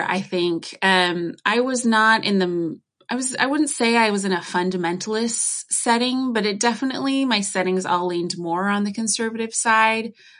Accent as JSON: {"language": "English", "country": "United States", "said": "Yeah, because I'm obviously American. You can tell from how I speak."}